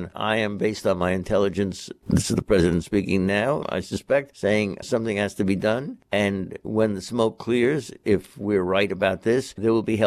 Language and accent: English; New York, United States; But, you know, I grew up in New York. I never went, not once.